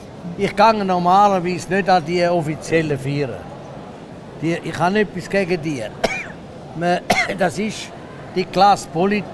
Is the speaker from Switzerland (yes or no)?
yes; Zurich, Switzerland; Wir Zürcher können uns nur eins leisten.